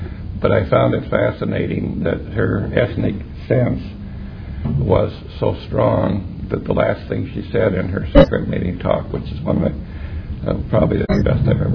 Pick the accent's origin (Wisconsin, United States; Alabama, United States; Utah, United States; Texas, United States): Utah, United States; Logan; also born or lived in Salt Lake City; I grew up in Logan till I was 12. And in Logan at that time, diversity was Scandinavians, Danes, and Brits. That was about as diverse as it got. So it wasn't until I moved to Salt Lake